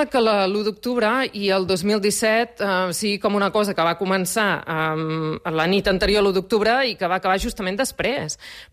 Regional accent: Catalonia, Spain; som catalans, ni millors ni pitjors, som catalans

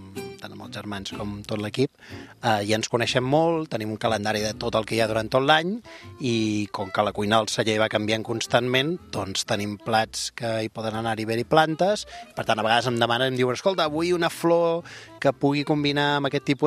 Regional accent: Sant Vicenç de Montalt, Catalonia, Spain; Soc fill del Maresme, soc xurraví, soc de Sant Vicenç de Montalt, una terra on jo vaig néixer bàsicament d'horta i vinyes, i mar i muntanya, i per tant doncs, he crescut anant a buscar musclos i pescant pops quan era molt petit

